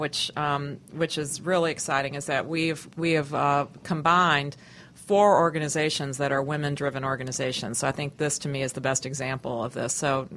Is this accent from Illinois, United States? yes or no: yes; Chicago, Illinois, United States; Well, I'm actually a Chicago native, so I was born and raised in Chicago